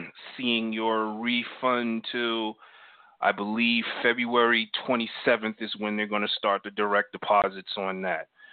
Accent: Boston, Massachusetts, United States; However, I am from Boston. I am a Patriots supporter.

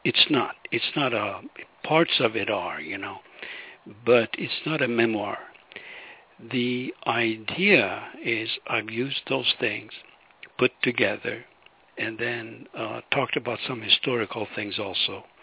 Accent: Iran; moved away; I can look at where I was living, you know, before I left Iran. By the way, I'm from Iran, you know, the title of the book says that.

